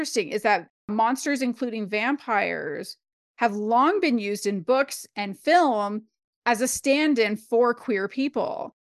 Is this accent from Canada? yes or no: yes; Canada; The other thing as a Canadian that I thought was kind of funny is, her nemesis is not Starbucks.